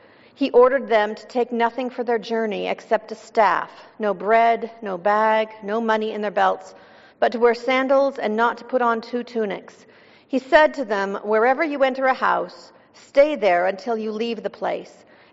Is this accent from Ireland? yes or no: yes; Ireland; But growing up in Ireland, where even what we witnessed firsthand